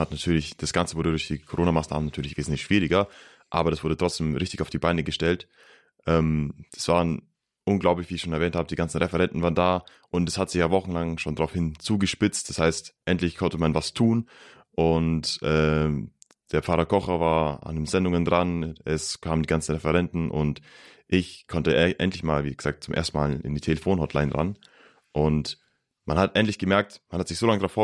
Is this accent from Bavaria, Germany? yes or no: yes; Pfaffenhofen an der Roth, Bavaria, Germany; ich bin 22 Jahre alt. Ich bin momentan hier in Balderschwang, mache ein Jahrespraktikum in der Redaktion. Ich komme aus Pfaffenhofen an der Roth. Das ist bei Ulm Neuem rum.